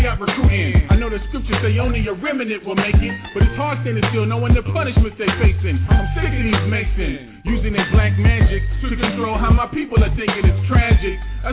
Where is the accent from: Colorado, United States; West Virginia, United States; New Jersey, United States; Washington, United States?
Washington, United States; Tacoma; I'm from Tacoma and always seeking the fellowship